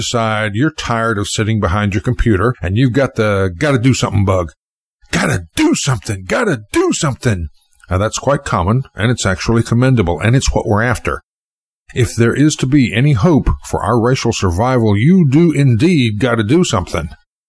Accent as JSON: {"language": "English", "country": "United States", "said": "I tell you what, you're Americans, I'm an American, and like all Americans, we get most of our socialization from television and movies."}